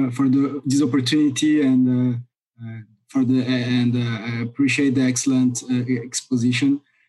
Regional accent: Brazil; I'm from Brazil

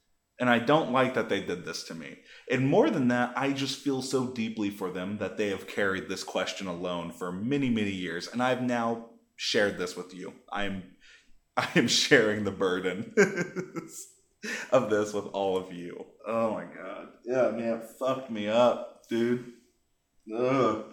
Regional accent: Midwest, United States; But also, I'm from the Midwest.

